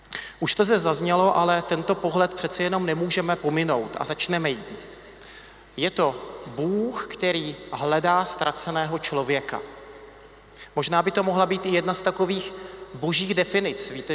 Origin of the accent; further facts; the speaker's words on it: Třebíč, Vysočina Region, Czechia; Pocházím z Třebíče